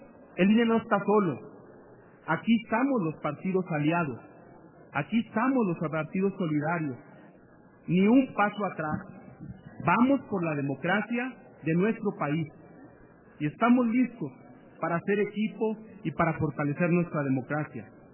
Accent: Durango, Mexico; nos demanda a todos como mexicanos y como duranguenses

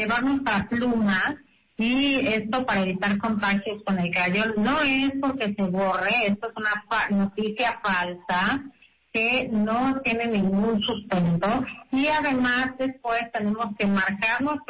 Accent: Mexico; tenemos, creo, como mexicanos y mexicanas, muy claras las reglas

